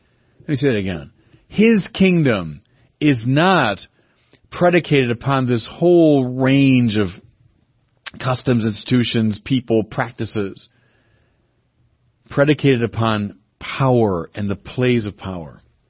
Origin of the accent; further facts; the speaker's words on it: United States; I mean, I'm an American, I'm not a big fan of kings.